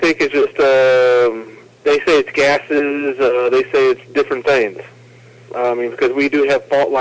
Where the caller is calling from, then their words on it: Arkansas, United States; again, calling back from Arkansas.